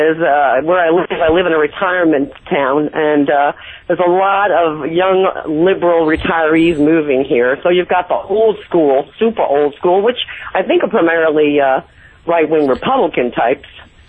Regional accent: New York, United States; now in North Carolina, United States; I'm from New York originally.

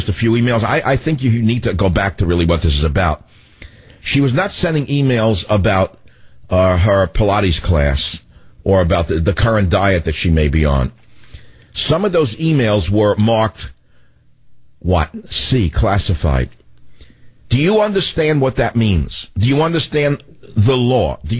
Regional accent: San Francisco, California, United States; Julie on KSFO in my hometown of San Francisco

